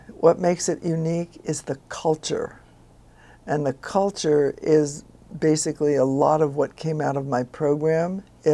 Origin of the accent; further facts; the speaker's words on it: New York City, New York, United States; born there; Well, I was born in New York City